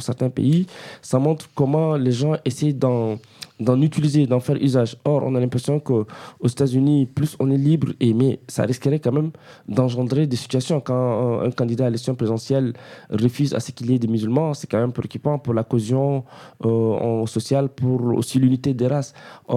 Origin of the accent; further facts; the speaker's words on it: Senegal; also born or lived in Guinea / Tunisia; Je viens du Sénégal, j'ai vécu aussi en Guinée, en Tunisie